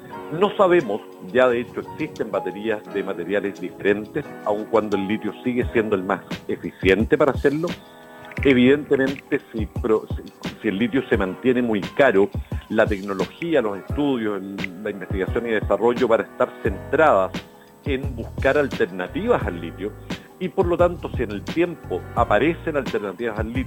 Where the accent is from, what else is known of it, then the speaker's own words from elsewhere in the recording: Chile; que en este caso somos todos los chilenos